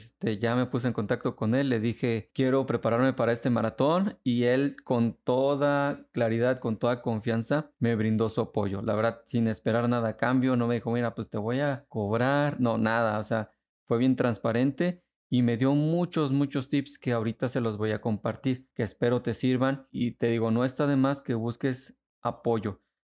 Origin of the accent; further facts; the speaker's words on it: San Luis Potosí, Mexico; moved away as an adult; now in Monterrey, Mexico; me tuve que mudar de residencia de mi ciudad natal, que es San Luis Potosí, a Monterrey